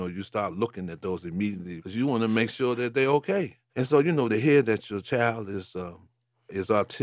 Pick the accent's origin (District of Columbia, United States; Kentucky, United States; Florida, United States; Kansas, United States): District of Columbia, United States; Washington; I'm from Washington, D.C. Live in Washington, lived there all my life.